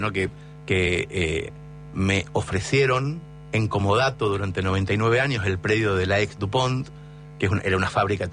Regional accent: Mercedes, Argentina; Che, dejemos una universidad a 5 cuadras donde yo nací.

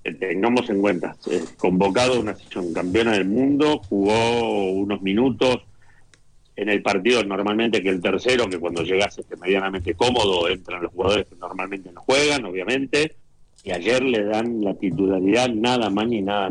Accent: Argentina; pero a la hora de la selección argentina somos argentinos

